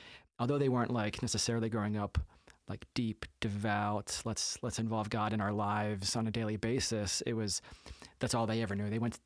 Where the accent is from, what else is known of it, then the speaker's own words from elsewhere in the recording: Bloomsburg, Pennsylvania, United States; So I'm a local. I was raised in the Bloomsburg area. Went to school at Central Columbia, graduated from there.